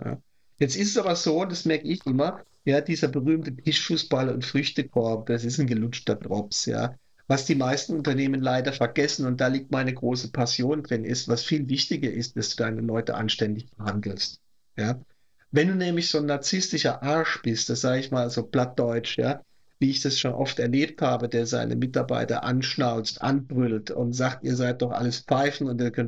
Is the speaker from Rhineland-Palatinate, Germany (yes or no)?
yes; Speyer, Rhineland-Palatinate, Germany; Ich komme ja aus Speyer in Rheinland-Pfalz.